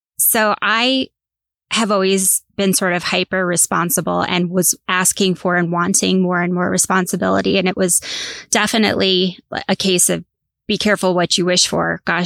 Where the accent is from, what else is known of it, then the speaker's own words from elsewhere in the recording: Northeast, United States; A lot of years, we would all of us drive to Florida, which I grew up on the Northeast coast. So we're talking a 20-plus-hour drive.